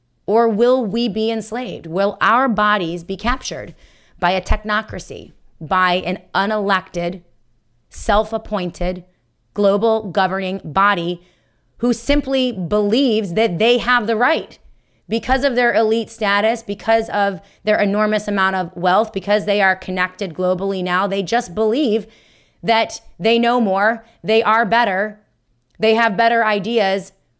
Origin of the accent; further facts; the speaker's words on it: New York, United States; well, apparently they're in New York City. They're in my home state.